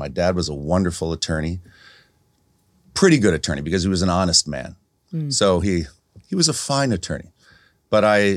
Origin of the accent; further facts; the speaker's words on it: Pennsylvania, United States; In Pennsylvania.